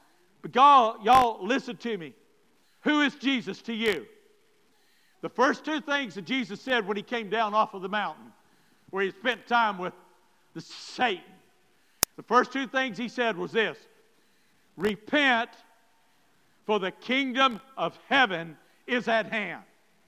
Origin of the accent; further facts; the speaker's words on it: Alabama, United States; When I go to Haiti, it's like going back in time to where I grew up in East Alabama. I remember those times.